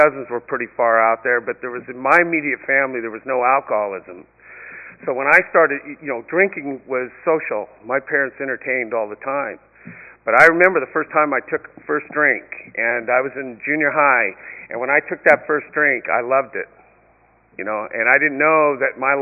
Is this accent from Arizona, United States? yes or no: no; Santa Ana, California, United States; I grew up in Santa Ana and I went to John Muir Elementary. It was right there at 4th and Grand. It's right there in the barrio.